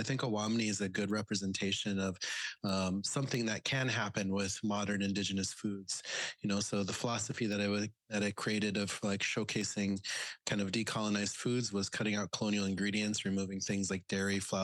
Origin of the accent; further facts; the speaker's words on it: Pine Ridge Reservation, South Dakota, United States; now in Minneapolis, United States; I am from Pine Ridge Reservation, South Dakota. I'm enrolled with the Oglala Lakota.